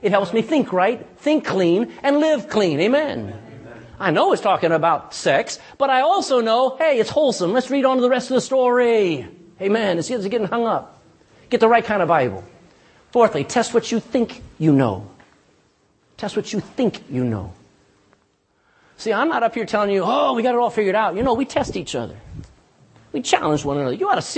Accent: Texas, United States; I'm a Texan. No Texan talks like the King's English.

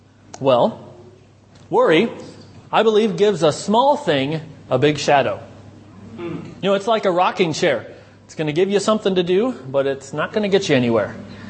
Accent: United States; Especially being American, I find that many times other people that I deal with are slow to move.

